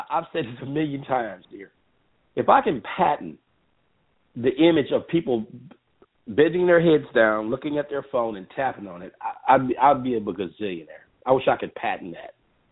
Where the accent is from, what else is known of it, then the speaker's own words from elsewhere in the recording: Mississippi, United States; accent: Mississippi twang; if I'm not your style of a person with my country accent and my Mississippi twang, you know, don't listen to me.